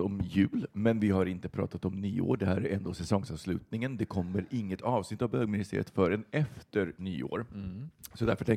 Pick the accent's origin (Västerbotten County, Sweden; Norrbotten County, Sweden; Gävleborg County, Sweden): Västerbotten County, Sweden; jag är ju uppe då hemma i Västerbotten.